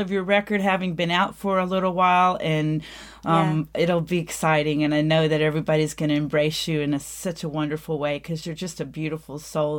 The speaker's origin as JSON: {"language": "English", "town": "Houston", "region": "Texas", "country": "United States", "tie": "born there", "said": "All the way from LA, but you know, I was born in Houston."}